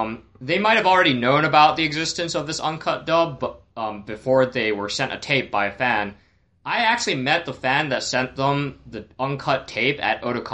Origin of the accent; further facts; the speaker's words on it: Hong Kong; because I grew up in Hong Kong